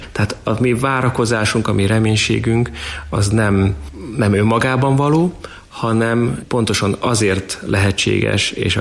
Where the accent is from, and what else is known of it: Hungary